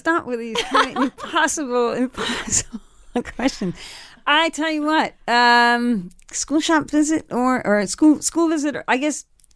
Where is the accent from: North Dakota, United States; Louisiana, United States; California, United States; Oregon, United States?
California, United States; I tell you, what's funny is that I grew up in California.